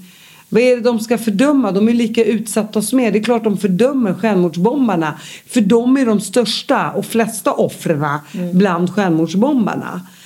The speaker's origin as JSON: {"language": "Swedish", "country": "Sweden", "said": "Jag blir galen när han snackar skit om mitt hemland. Jag blir mer svensk, jag blir så gulblå så muslimen i mig försvann på 2 sekunder."}